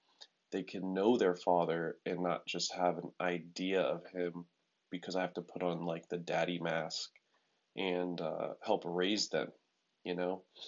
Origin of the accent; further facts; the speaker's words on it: Pasadena, California, United States; born there; I was born in 1989 in Pasadena, California, in Huntington Memorial Hospital